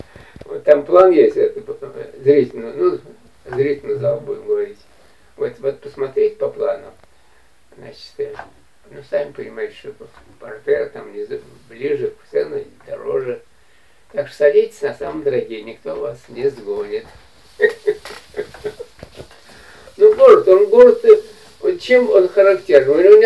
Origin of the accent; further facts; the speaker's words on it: Moscow, Russia; она заинтересовалась, что мы москвичи.